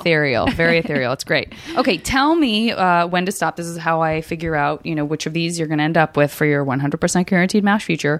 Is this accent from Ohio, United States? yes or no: no; Arizona, United States; I'm from Arizona, and I have such a fierce love for, like, the Four Corner states